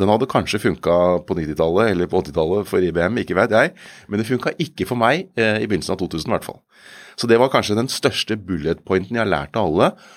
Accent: Kongsberg, Buskerud, Norway; Jeg kom fra Kongsberg

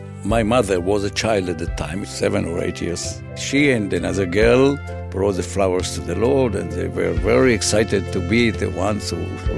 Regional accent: Balfouria, Northern District, Israel; I was born in Balfouria in 1939. My parents were children of the settlers in Balfouria. So I am a third generation here.

